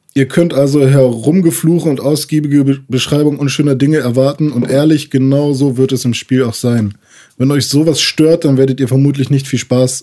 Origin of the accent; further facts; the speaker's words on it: Leiferde, Lower Saxony, Germany; Leifherde bei Gifhorn, richtig. Ja, 4000 Einwohner. Das sind ungefähr 10-mal weniger als in Gifhorn. Mittlerweile sogar 5-mal weniger vielleicht.